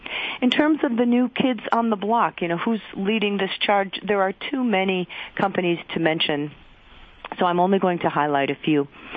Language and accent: English; Detroit, Michigan, United States; And so I grew up in Detroit, and the buggy whip manufacturer analogy applies.